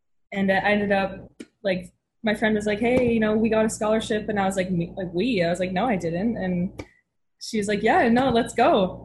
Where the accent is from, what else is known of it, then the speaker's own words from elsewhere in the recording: Newmarket, Ontario, Canada; I grew up in Newmarket, Ontario, but there was no women's hockey league where I was from. So I played in the town 5 minutes over. I played in Aurora my entire life growing up.